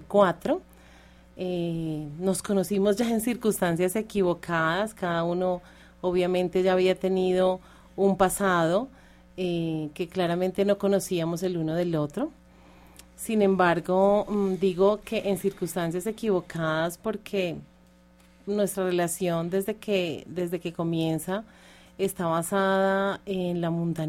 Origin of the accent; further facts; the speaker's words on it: Bogotá, Colombia; also born or lived in Villavicencio; Yo soy, como le comentaba, de Villavicencio Meta, pero muy, muy joven, muy niña. Fui trasladada a Bogotá por temas de salud y pues ya soy más rola